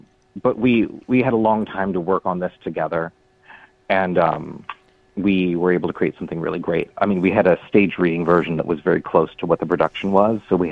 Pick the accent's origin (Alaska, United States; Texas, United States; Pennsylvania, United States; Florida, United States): Texas, United States; growing up in Texas and growing up as a queer artist in Texas